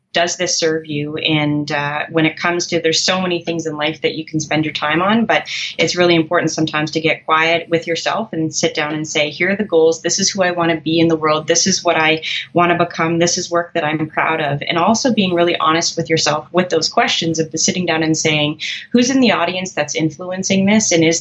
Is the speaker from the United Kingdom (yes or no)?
no; Canada; sorry, I'm a Canadian, I use kilometers.